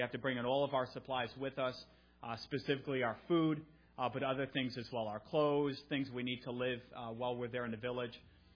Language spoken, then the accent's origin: English; New Jersey, United States; We're from New Jersey. That's our home state. Melissa and I both grew up there